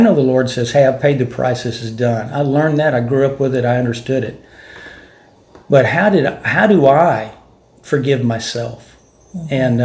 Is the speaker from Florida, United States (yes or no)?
no; Mesquite, Texas, United States; having two kids, growing up in Mesquite.